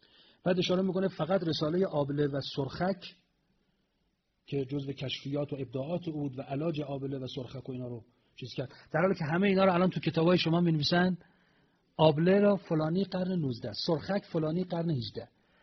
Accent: Iran; خاک بر سر من که ایرانیم، چرا من ایرانی به دنیا آمدم، چرا من مسلمانم.

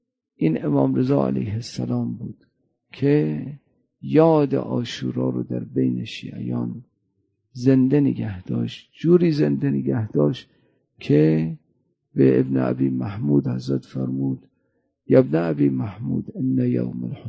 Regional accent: Iran; ما ایرانی هستیم

